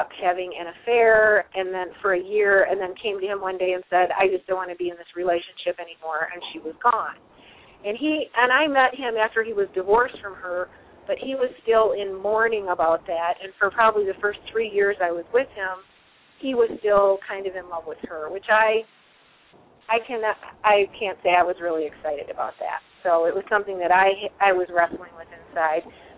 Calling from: Colorado, United States; Hey, Michael and Jeannie … in Colorado.

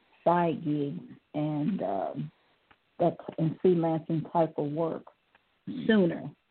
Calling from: Ohio, United States; calling from Ohio.

